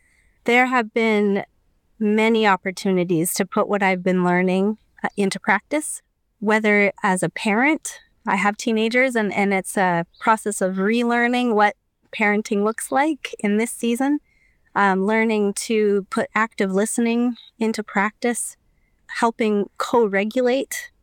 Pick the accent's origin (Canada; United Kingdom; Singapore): Canada; Alberta; moved away as an adult; now in Winnipeg, Canada; I live in Winnipeg, Manitoba, Canada. I'm originally from Alberta, and my family moved out here when my son was just 6 weeks old. So I've now been here for 15 years, and I love Winnipeg.